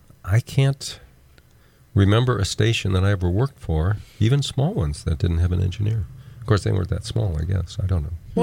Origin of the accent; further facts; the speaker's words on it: Texas, United States; born there; Well, you were born in America. I was born in Texas.